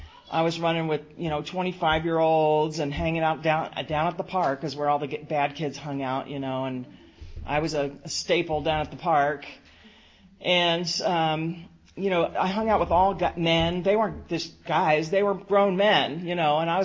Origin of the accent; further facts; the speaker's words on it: East Coast, United States; I grew up on the East Coast in a small little town that was 1 mile square.